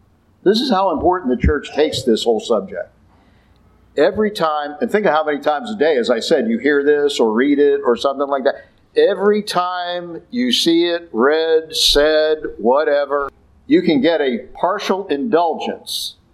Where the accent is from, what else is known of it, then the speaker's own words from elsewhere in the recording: Midwest, United States; born there; I was born in the Midwest.